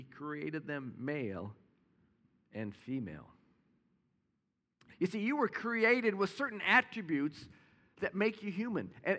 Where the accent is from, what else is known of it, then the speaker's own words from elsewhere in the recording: Orlando, Florida, United States; I don't know if you saw, you know, I'm from Orlando, and the terrible events the last few weeks in Orlando with the Pulse Club shooting.